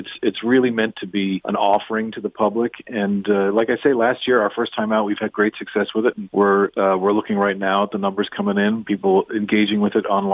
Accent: Newfoundland and Labrador, Canada; I grew up in Newfoundland, and there is, in the blood, there's fiddle music

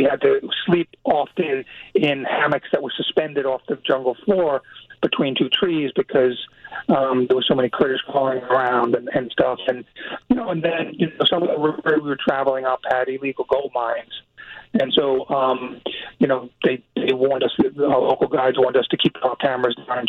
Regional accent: New York, United States; now in Los Angeles, United States; And when I came back to Los Angeles, which is my home now, I grew up in New York, and I was based in the FBI's office in New York for 15 years.

